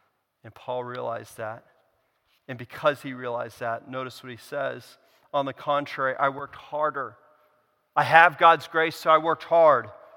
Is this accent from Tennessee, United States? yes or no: no; California, United States; That's where I kind of, as a Californian, I kind of maybe maybe this is sin.